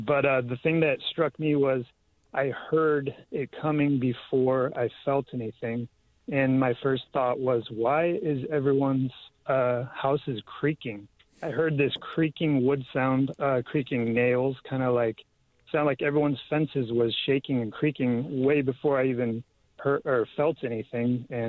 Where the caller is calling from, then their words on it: Capitola, California, United States; Hi, I'm calling from Capitola.